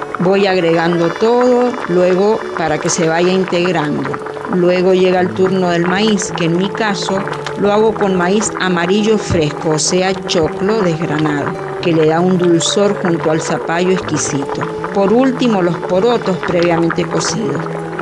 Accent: Maipú, Mendoza, Argentina; ya que yo soy de Mendoza, por eso ese detalle.

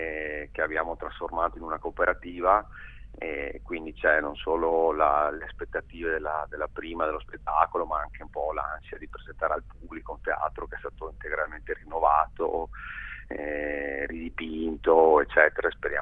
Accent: Venice, Veneto, Italy; also born or lived in Paris; now in Buenos Aires, Argentina; Io sono di Venezia, poi ho vissuto a Parigi, adesso sono arrivato a Buenos Aires e vivo qui.

